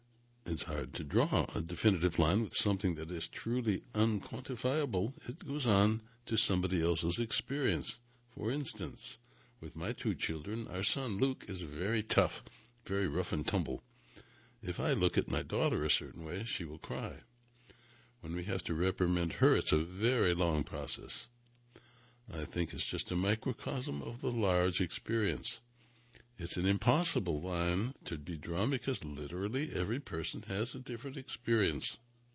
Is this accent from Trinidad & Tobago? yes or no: yes; Trinidad & Tobago; I grew up in Trinidad, went to high school there, and to answer the question, I have to answer it within the context of my formative education, which was based off the English system